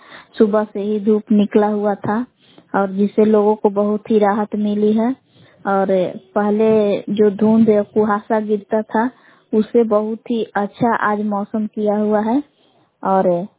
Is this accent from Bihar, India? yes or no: yes; Bihar, India; ग्राम बेला जिला कैमूर भभुआ के निवासी हूँ।